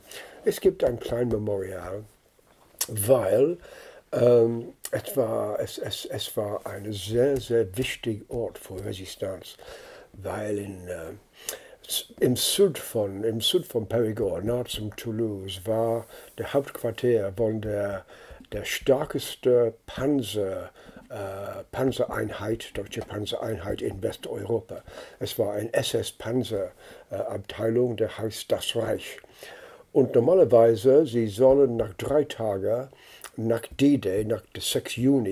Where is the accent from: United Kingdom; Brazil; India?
United Kingdom; Scotland; German is a second language; ich bin Schotte, Britische, Europäische.